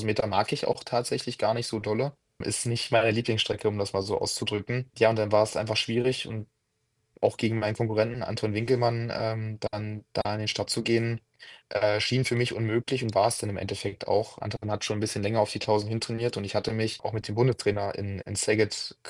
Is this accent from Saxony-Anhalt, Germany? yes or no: yes; Magdeburg, Saxony-Anhalt, Germany; Ja, ich bin in Magdeburg geboren, und ich verbinde halt mit Magdeburg meine gesamte Kindheit, meine gesamte Jugend.